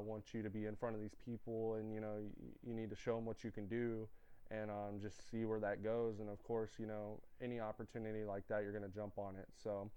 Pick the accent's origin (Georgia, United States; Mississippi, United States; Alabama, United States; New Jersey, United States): Georgia, United States; Savannah; I waited and drove all the way back to my hometown down in Savannah the next day.